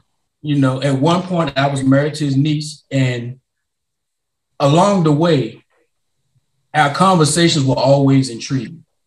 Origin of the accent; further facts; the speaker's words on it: Emporia, Virginia, United States; Like you say, we come from Emporia, Virginia, small town, and sometimes it can have a smaller mindset.